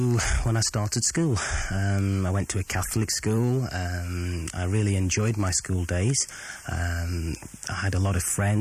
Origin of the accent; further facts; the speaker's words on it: Sheffield, Yorkshire and the Humber, United Kingdom; also born or lived in Uganda; Originally, we're from Uganda, East Africa. We left in 1966, and we've been in Sheffield ever since.